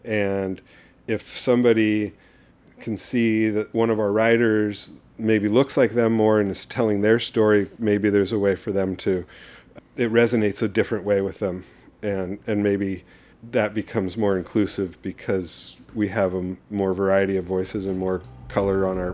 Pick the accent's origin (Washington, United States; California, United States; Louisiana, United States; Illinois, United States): California, United States; And we grew up in the Bay Area where the water's cold and not like super inviting.